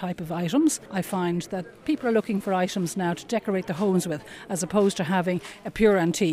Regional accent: Dublin, Leinster, Ireland; now in France; I come from Dublin, but I live most of the year in France.

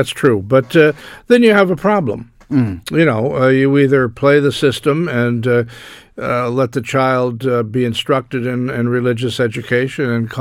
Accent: United States; Now, my bias, I have to be clear about this because I am American.

